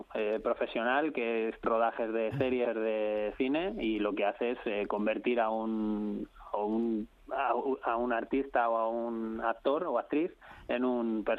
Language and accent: Spanish; Madrid, Community of Madrid, Spain; Los que somos del municipio de Madrid